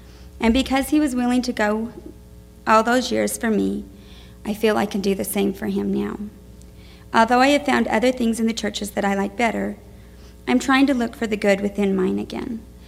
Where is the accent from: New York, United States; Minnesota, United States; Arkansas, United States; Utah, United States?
Utah, United States; I was raised in Utah and now understand how the church was a big part of my identity.